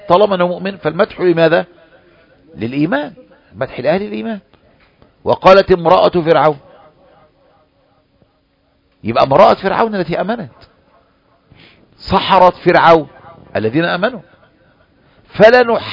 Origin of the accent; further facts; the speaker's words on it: Egypt; أنا مصري، أنا مسلم، مسلم مصري